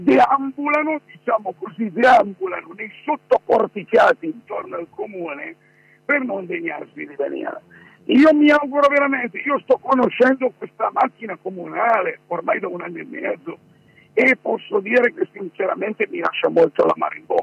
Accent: Turin, Piedmont, Italy; born there; Torino è la mia città natale, ma già qui natale, io ci tengo, abito nelle Valli di Lanzo, ma ci tengo.

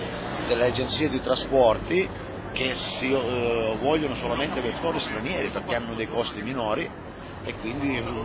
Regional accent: Sondrio, Lombardy, Italy; io vengo da Sondrio, io vengo da Sondrio

